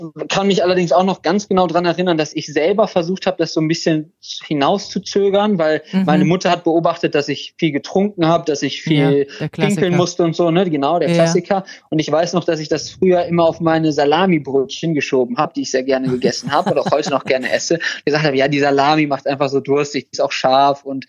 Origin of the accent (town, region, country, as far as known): Krefeld, North Rhine-Westphalia, Germany